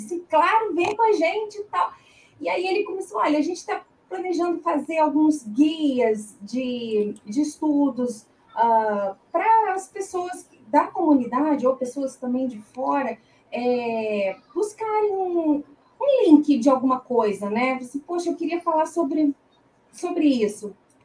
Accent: Rio de Janeiro, Brazil; now in Maringá, Brazil; sou carioca da Gema, mas há 4 anos aqui em Maringá, no Paraná.

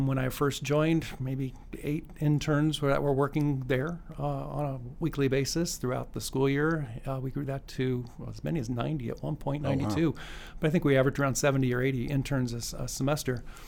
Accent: Litchfield, Illinois, United States; I grew up in Litchfield, Illinois, and my first venture into Bloomington Normal was when I enrolled in a pre-engineering program here

